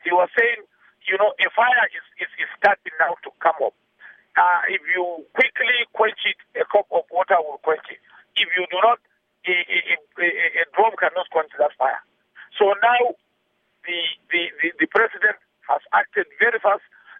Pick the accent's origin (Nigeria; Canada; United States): Nigeria; Gombe, Gombe State; also born or lived in Maiduguri; I am coming from northeast. I am coming from Gombe.